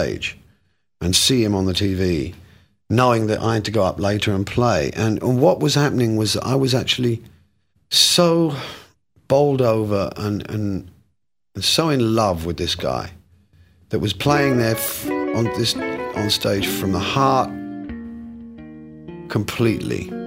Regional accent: England, United Kingdom; now in United States; for me, I come from England, so my music is really an adopted music from another country.

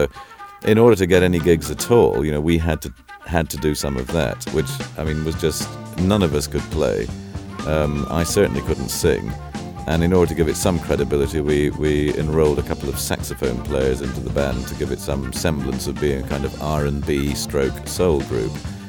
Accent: Dunfermline, Scotland, United Kingdom; born there; Well, I was born in Dunfermline, which is in the relatively in the lowlands of Scotland, the bit nearest our Scotland's southern peninsula, otherwise known as England.

